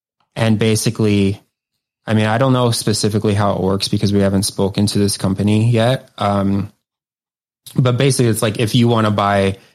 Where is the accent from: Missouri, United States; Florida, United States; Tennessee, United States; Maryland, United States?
Maryland, United States; Like, I'm from Maryland, they're playing Meriwether Post Pavilion, which is in Columbia, Maryland.